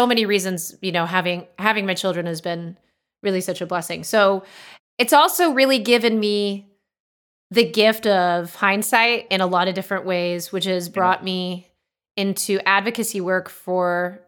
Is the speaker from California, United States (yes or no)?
yes; Los Angeles, California, United States; I needed and did not have for a long time in growing up in Los Angeles.